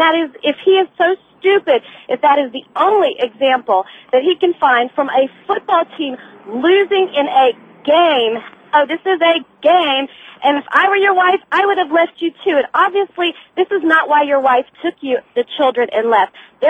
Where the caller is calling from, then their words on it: Tampa, Florida, United States; Yes, I'm calling from Tampa, Florida, and I am a huge Buccaneer fan.